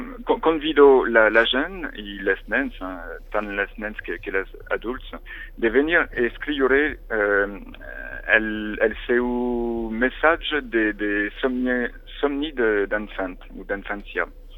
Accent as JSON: {"language": "Catalan", "region": "Ordino", "country": "Andorra", "said": "perquè jo soc d'Ordino i és un lloc que m'agrada molt descobrir i donar a descobrir també."}